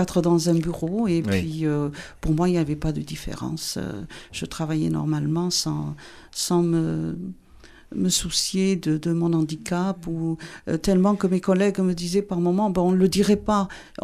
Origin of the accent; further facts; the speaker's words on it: France; also born or lived in Algeria; j'ai toujours vécu en France. Je suis née en Algérie